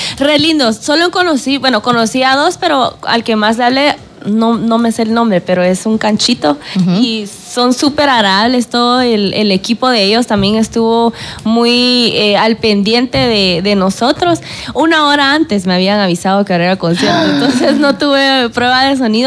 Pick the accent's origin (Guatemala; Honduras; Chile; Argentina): Guatemala; nosotros los chapines tenemos nuestra forma de hablar y de comunicarnos